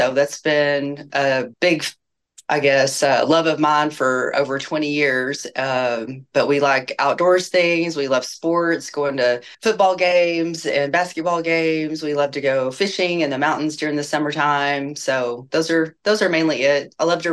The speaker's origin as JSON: {"language": "English", "town": "Lubbock", "region": "Texas", "country": "United States", "said": "I'm from Lubbock, Texas. I'm 52 years old and I am married to a great man."}